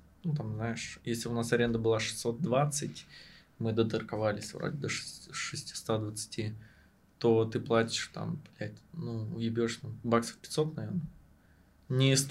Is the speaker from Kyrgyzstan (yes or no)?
no; Russia; я бы сказал просто, я из России